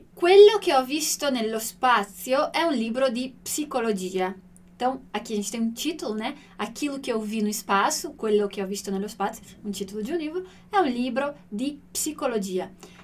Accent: northern Italy, Italy; Portuguese is a second language; Itália, principalmente no sul. Eu cresci no norte, né?

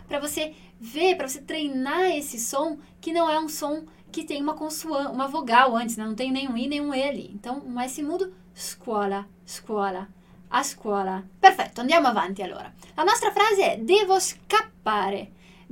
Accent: northern Italy, Italy; Portuguese is a second language; Itália, principalmente no sul. Eu cresci no norte, né?

